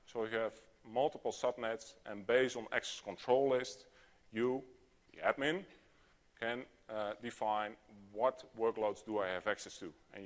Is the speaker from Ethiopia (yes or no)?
no; Katwijk, South Holland, Netherlands; English is a second language; Now, my hometown is there, in there as well, and I'll highlight it for you. It's, and I'll pronounce it in Netherlands, it's called Katwijk. It's near the sea, so I can walk within a couple of minutes to the beach